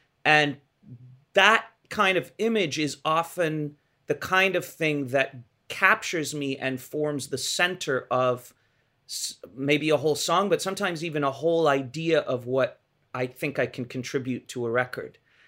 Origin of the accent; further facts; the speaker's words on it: England, United Kingdom; I think a large part of that came out of wanting to stay in touch with being English and wanting to be back there.